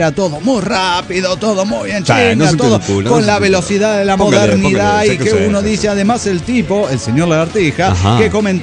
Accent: Tarija, Bolivia; now in La Paz, Bolivia; soy de Tarija, Bolivia, la capital de la sonrisa. Pero hace un año que estoy viviendo en La Paz.

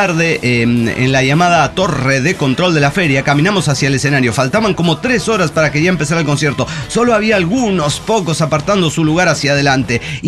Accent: Guanajuato, Mexico; soy de Guanajuato.

